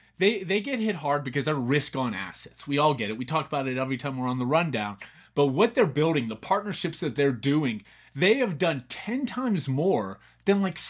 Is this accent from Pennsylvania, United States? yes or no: yes; Pittsburgh, Pennsylvania, United States; Giant Eagle for all my Pittsburgh people out there. I grew up in Pittsburgh.